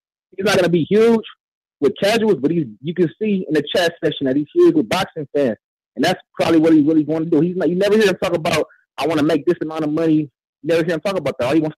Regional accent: Oakland, California, United States; from East Oakland.

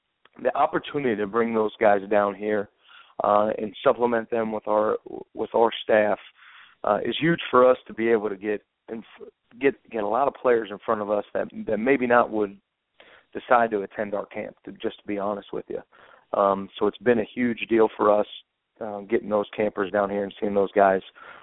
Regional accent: Midwest, United States; I'm from the Midwest, and there's not a lot of spring ball up there.

